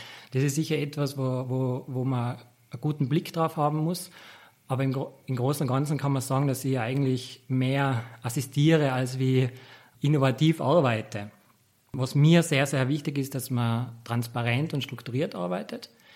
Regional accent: Tyrol, Austria; Und als Tiroler ist es, glaube ich, auch nicht der Zufall, dass man in Tourismus startet, weil natürlich wir sehr tourismusdominiert sind.

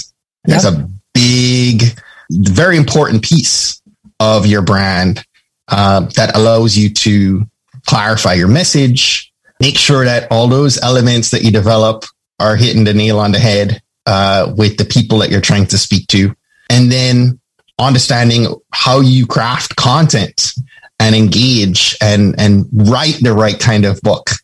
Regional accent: Jamaica; but I'm Jamaican, I'm a Christian, I'm a husband, I'm a dad.

